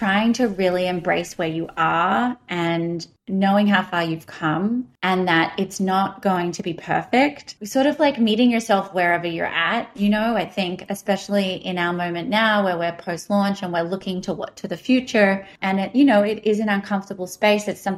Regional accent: Australia; now in United States; Me being Australian

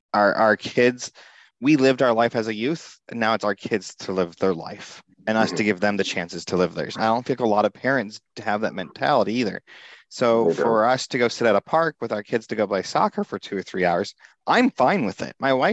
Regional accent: New York, United States; I grew up in Northern New York. I grew up in farm country. There's more cows in the county than there is people.

